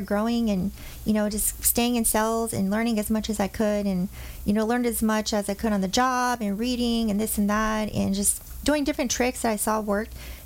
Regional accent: California, United States; Yes, yes. So I grew up in Orange County.

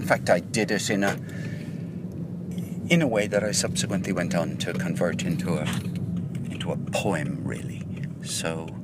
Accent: Dublin, Leinster, Ireland; moved away as an adult; also born or lived in United Kingdom; now in Cork, Ireland; I'm Irish and I live in Cork since 2005, and I lived in the UK for 30 years after I left Dublin in the 1970s.

